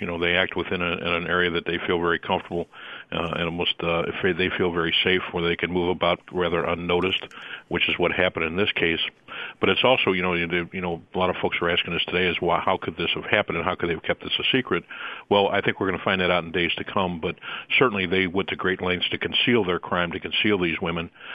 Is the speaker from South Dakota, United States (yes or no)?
no; St. Louis, Missouri, United States; from St. Louis, from my hometown